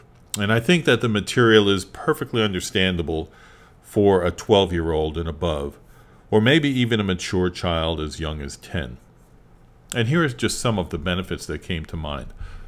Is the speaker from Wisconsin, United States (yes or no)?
no; New York, United States; And I'm from New York, originally, so trust is not easily given away.